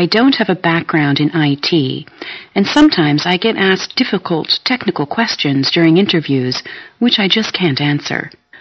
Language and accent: English; Australia; moved away as an adult; I'm Australian, actually, and I came here about a month ago